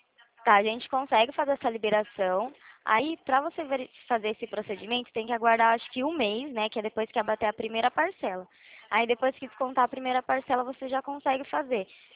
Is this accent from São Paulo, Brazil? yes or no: yes; Limeira, São Paulo, Brazil; Eu sou da cidade de Limeira, do estado de São Paulo.